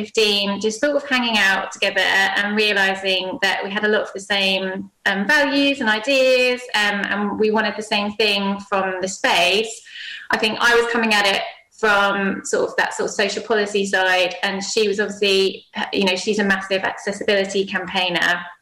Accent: Wales, United Kingdom; So I'm originally from Wales, but I had been living in London.

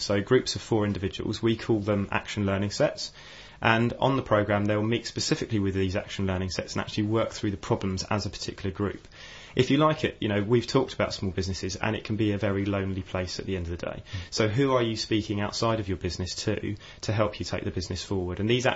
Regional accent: Eastbourne, South East England, United Kingdom; I didn't. I'm from the Sussex coast, Eastbourne.

